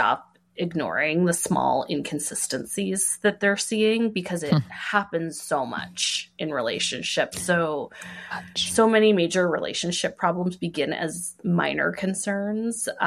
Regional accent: Canada; I'm from Canada.

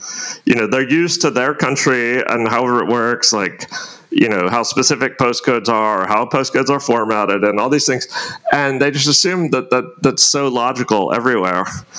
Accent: United States; speaking now as an American, my Americans are very guilty of this

